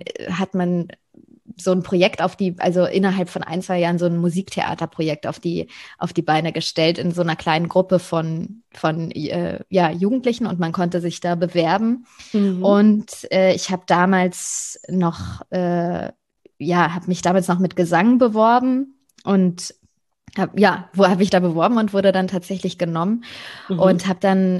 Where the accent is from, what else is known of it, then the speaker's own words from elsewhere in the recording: Bavaria, Germany; ich komme aus der Nähe von München.